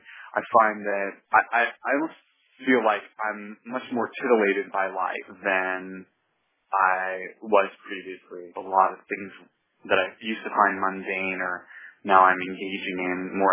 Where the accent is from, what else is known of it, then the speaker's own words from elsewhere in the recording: Los Angeles, California, United States; I grew up in Los Angeles and I lived in a lot of different cities